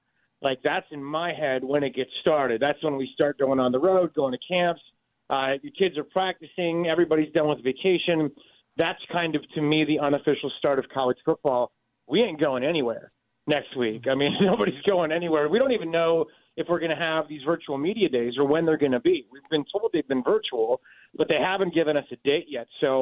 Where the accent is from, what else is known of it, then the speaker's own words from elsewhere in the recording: Chicago, Illinois, United States; So I grew up in Chicago, right?